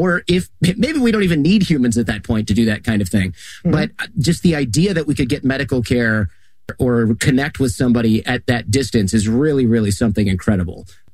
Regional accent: Detroit, Michigan, United States; Where I grew up near in Detroit

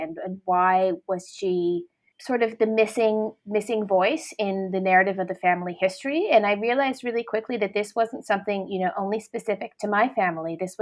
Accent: Canada; I grew up in Canada. As much as I'm Ethiopian, I'm also Canadian. And as a member of the diaspora

